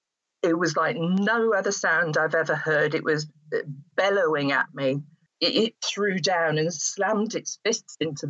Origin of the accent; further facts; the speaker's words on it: England, United Kingdom; I said, well, I am English, actually.